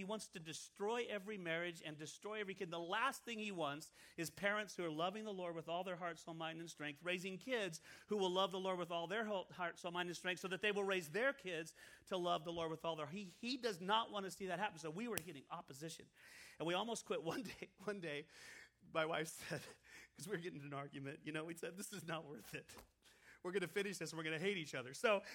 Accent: California, United States; I'm from California. I copped out.

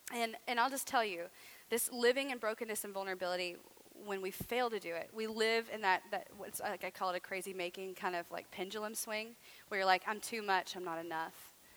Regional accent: the South, United States; I'm from the South.

